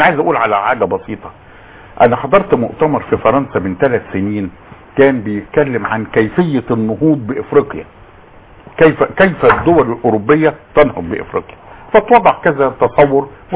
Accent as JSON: {"language": "Arabic", "country": "Egypt", "said": "هذا شيء يألمني كمصري ويألم اي مصري"}